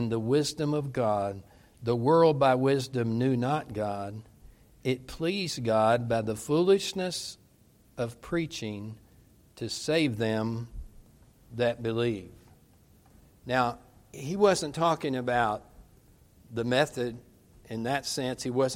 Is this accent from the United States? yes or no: yes; Southern United States, United States; though I come from the South.